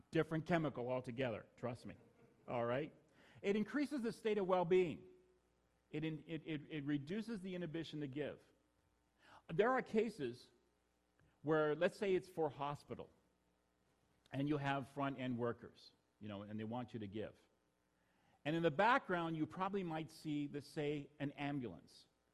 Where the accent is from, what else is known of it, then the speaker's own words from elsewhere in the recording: London, Ontario, Canada; I'm from London, Ontario, so it's a university town